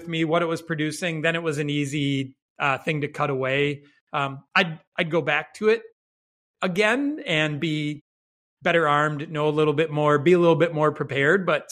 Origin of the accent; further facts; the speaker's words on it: Minnesota, United States; I'm a Midwestern guy, born and raised in Minnesota, if I haven't dropped any long O's yet.